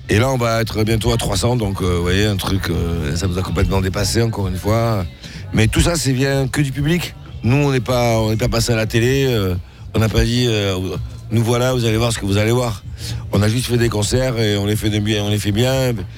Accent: Sète, Occitanie, France; Ben moi, j'ai grandi à Sète. Mon père, il faisait défiler pour les 10 maillots. Donc, j'ai grandi à la Corniche. J'allais à l'école Paul Langevin quand j'étais petit.

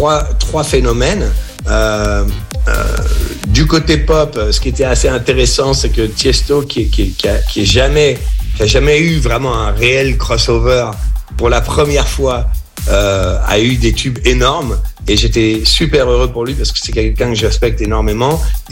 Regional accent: France; moved away; ça fait beaucoup d'années maintenant que j'ai quitté la France, et j'adore la France. Ça me manque souvent, je reviens souvent à Paris

